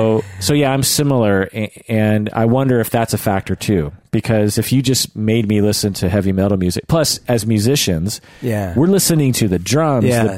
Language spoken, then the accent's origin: English; United States; Now, I grew up in the United States, and I'm terrible.